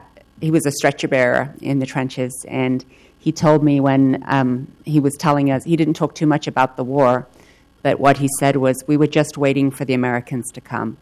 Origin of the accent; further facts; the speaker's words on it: England, United Kingdom; I know from growing up in England that country, Europe, remembers.